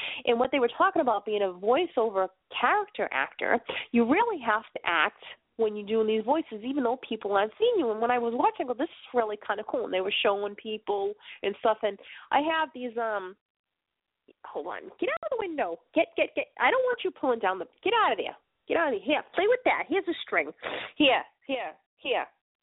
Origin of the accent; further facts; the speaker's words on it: Boston, Massachusetts, United States; now in Maine, United States; I'm up here in Maine, and the thing is, you know, I come from Boston, so it's like everybody's like looking at me.